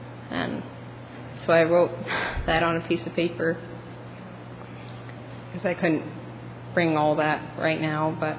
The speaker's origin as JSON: {"language": "English", "town": "Cheyenne", "region": "Wyoming", "country": "United States", "said": "from Cheyenne, Wyoming."}